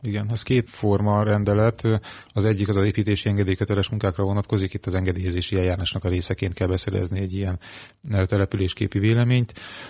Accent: Kiskunhalas, Bács-Kiskun, Hungary; Én itt születtem Kiskunhalason, és azóta is itt élek, én már 40 éve, tehát elfogult vagyok a várossal szemben.

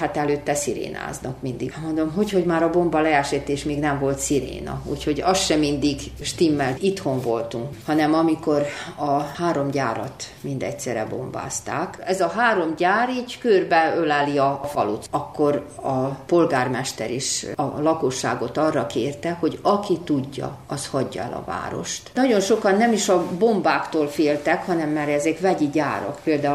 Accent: Subotica, Vojvodina, Serbia; Tudják azt, hogy mi ugye Szabadkáról jöttünk, én magyar középiskolába, magyar gimnáziumba jártam.

